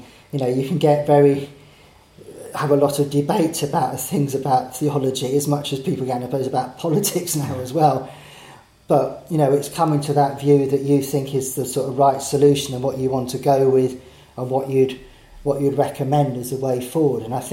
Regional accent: Orpington, London, United Kingdom; So I was brought up in Orpington in Kent, so I went to school near there

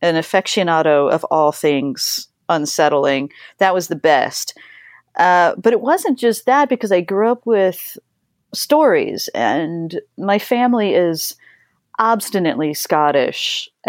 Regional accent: Colorado, United States; I grew up in Colorado and up in a little tiny mountain town outside of Manitou Springs.

